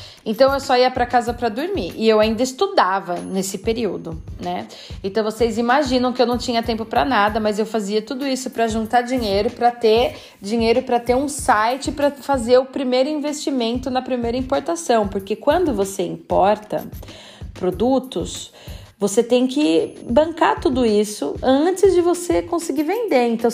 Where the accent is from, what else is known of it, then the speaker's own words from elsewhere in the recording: Brazil; percebia o meu sotaque estranho, me perguntava de onde que eu era, né? E aí, quando eu falava que eu era do Brasil